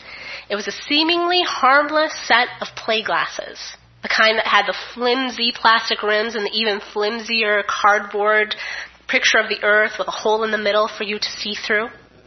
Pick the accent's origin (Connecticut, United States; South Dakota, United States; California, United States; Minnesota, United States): Minnesota, United States; I grew up in Minnesota.